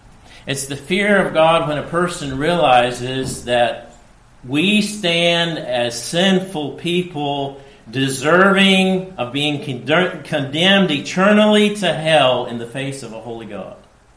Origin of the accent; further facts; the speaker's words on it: United States; You know, my home country at the moment is approaching negotiations with North Korea. Now, what if our Secretary of State from America went to North Korea